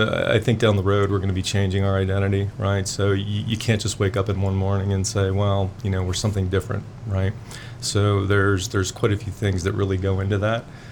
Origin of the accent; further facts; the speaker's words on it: Avon Lake, Ohio, United States; No, I'm originally from Cleveland, west side of Cleveland, Avon Lake. Moved around quite a bit as a kid, but you know, primarily graduated from high school in Avon Lake.